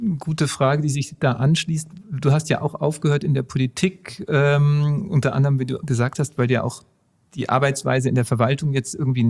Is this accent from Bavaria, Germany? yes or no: yes; Munich, Bavaria, Germany; Leidgeprüft sind wir Münchner auch mit dieser Entscheidung.